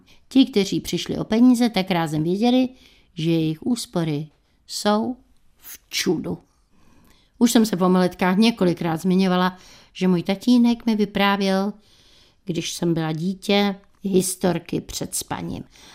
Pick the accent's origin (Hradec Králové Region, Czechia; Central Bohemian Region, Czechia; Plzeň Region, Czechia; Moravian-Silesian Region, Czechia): Central Bohemian Region, Czechia; Žebrák; also born or lived in Prague; Vy jste se tam narodil? Ne, já v Praze 8, ale už jsem byl v Žebráku v tom muzeu.